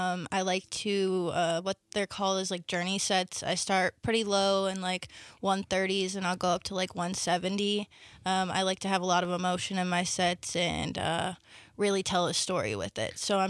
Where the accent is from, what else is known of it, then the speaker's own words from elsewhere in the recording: Buffalo, New York, United States; now in Madison, United States; I just moved to Madison about 6 months ago. I'm originally from Buffalo, New York.